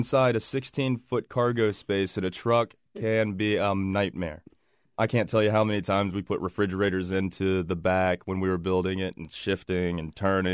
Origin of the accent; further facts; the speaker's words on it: United States; I'm very, very comfortable telling anyone that I'm an American, that as much as I like to know where I come from, that who I am is a valley kid.